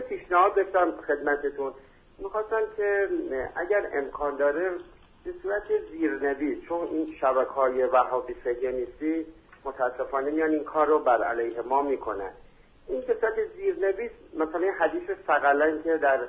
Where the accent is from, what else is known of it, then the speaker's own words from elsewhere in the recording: Iran; حالا این پیام من به عنوان یک ایرانی به یک ایرانیه